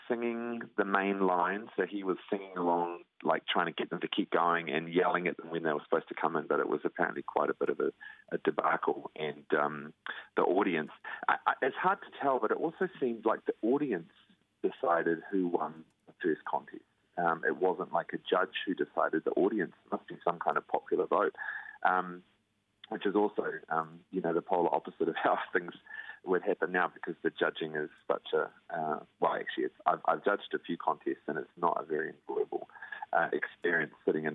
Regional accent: New Plymouth, Taranaki, New Zealand; I'm from New Plymouth originally

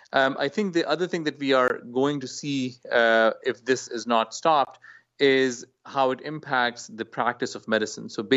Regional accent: Pakistan; I grew up in Pakistan myself

